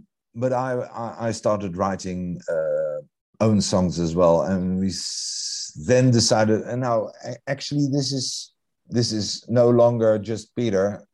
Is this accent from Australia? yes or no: no; Netherlands; now in South Africa; And I come from the Netherlands, and I went south to South Africa.